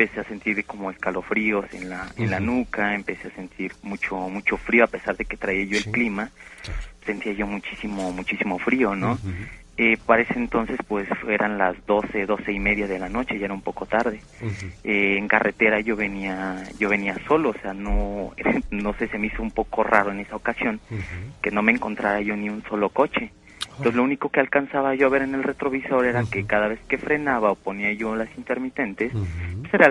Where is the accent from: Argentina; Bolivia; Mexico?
Mexico; Tulancingo, Hidalgo; Hace como unos 5 años, yo soy originario de Tulancingo.